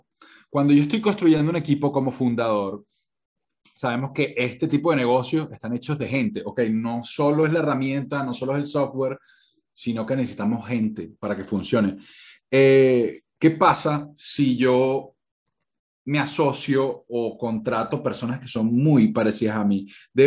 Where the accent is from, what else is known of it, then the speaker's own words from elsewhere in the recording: Colombia; tranquilo, que también somos colombianos futboleros por aquí.